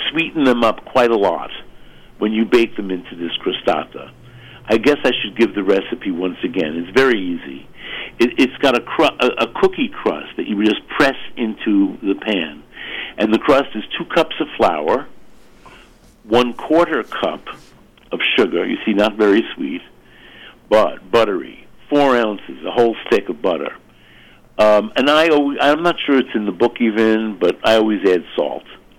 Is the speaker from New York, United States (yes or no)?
yes; Brooklyn, New York, United States; You know, I'm from Brooklyn. It's the center of the world here.